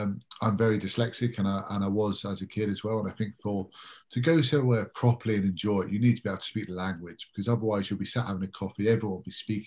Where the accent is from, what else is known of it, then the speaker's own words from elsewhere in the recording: London, United Kingdom; I'm kind of born and raised in London. It's all I've ever known.